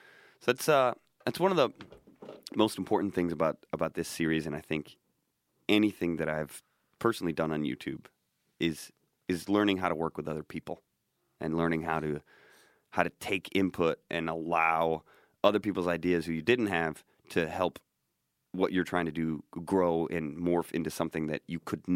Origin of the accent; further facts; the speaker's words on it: United States; You know, I'm an American person